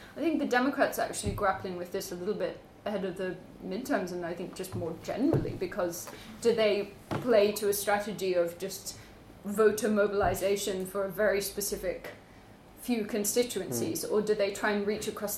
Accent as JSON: {"language": "English", "country": "United Kingdom", "said": "what are the defining characteristics of being British? What makes us Brits?"}